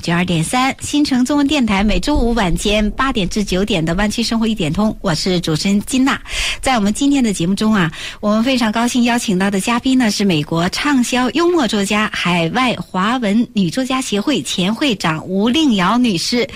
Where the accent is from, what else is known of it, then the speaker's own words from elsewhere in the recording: China; 对，龙年对我们中国人来讲意义特别的深刻，